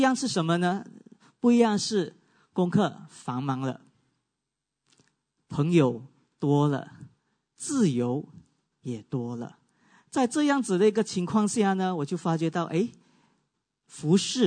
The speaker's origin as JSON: {"language": "Chinese", "region": "Guangdong", "country": "China", "accent": "Cantonese", "said": "我们广东话是这么说。"}